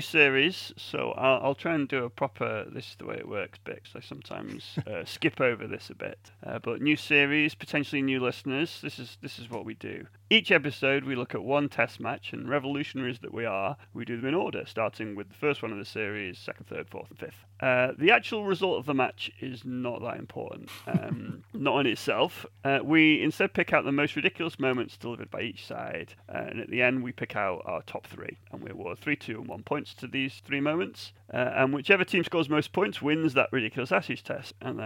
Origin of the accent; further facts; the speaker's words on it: England, United Kingdom; I'm English